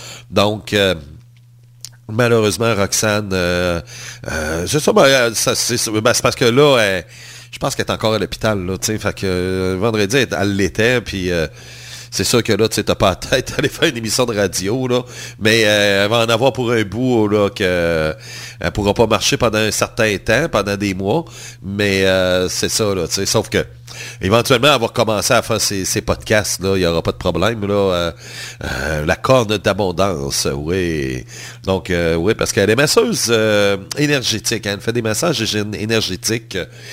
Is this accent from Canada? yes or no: yes; Canada; parce que je suis Canadien, ben, je le dois.